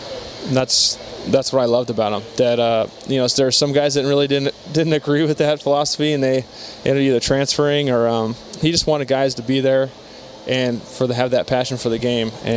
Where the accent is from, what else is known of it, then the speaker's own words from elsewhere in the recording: California, United States; We're all from Southern California.